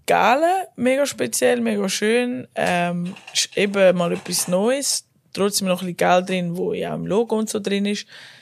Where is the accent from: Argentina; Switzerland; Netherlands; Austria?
Netherlands; Ich fühle mich dort auch daheim. Ja, ich bin auch stolze Holländerin.